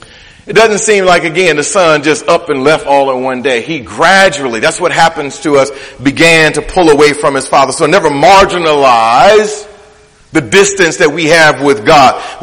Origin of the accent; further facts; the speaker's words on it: Detroit, Michigan, United States; I was growing up in Detroit. We had corner stores on every corner.